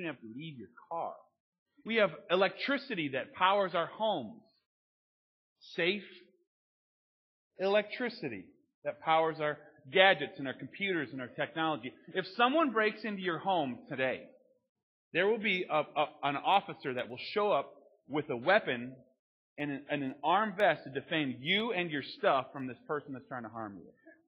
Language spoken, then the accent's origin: English; United States; I am proud to say that I am from the United States of America. I make no apologies about that at all.